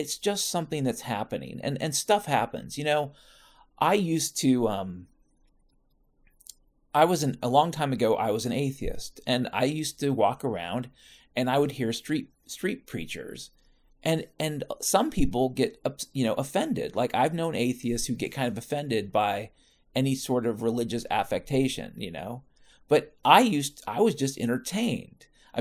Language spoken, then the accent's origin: English; Washington, United States; and I grew up in Washington State